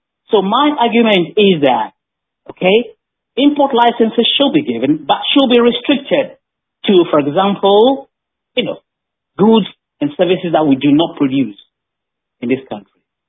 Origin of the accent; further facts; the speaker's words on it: Ghana; That is the beauty of being Ghanaian.